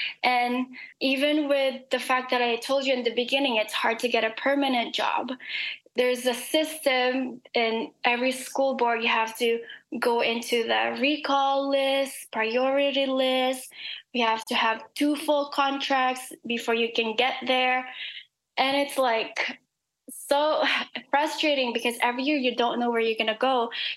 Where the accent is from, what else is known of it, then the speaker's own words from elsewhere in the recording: Philippines; I think that as Filipino, we're very collectivist culture, like mm-hmm. also like family oriented.